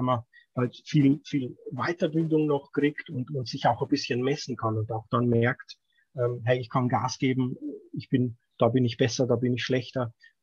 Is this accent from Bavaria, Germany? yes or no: yes; Bavaria, Germany; ich bin jetzt kein gebürtiger Franke, sondern eher ein bisschen weiter unten in Bayern.